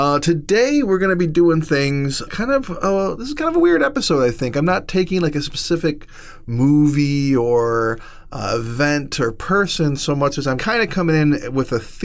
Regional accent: Midwest, United States; But I'm a Midwesterner, so it's like in my bones, we say hello to people.

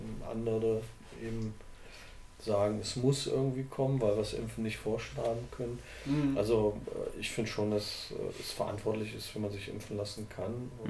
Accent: North Rhine-Westphalia, Germany; Ich komme ja aus dem Rheinland.

